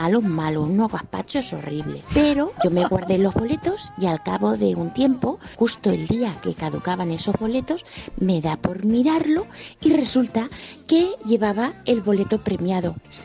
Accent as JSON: {"language": "Spanish", "town": "Ayora", "region": "Valencian Community", "country": "Spain", "tie": "born or raised there", "said": "En las fiestas de mi pueblo, en Ayora, se hacen gazpachos y se hacen concurso."}